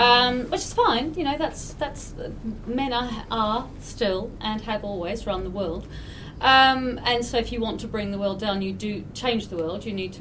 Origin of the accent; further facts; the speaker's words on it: New Zealand; now in United Kingdom; And I grew up in New Zealand, particularly in this country.